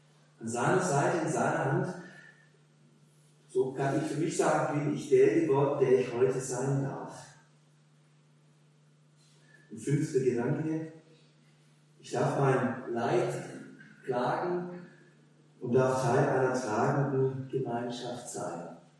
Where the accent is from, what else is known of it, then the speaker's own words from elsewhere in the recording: Hemmingen, Germany; In Hemmingen, wo ich herkomme